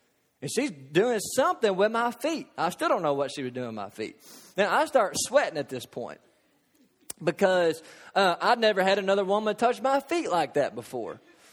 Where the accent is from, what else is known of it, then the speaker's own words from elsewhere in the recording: Kentucky, United States; All I know is the church I grew up back home in Katy's, Kentucky, they didn't talk like that.